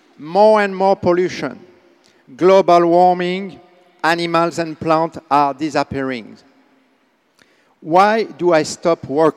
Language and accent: English; Paris, Île-de-France, France; I'm French and from Paris. I used to be a professorand teacher with several very famous educational institutions. I am now 53 years old.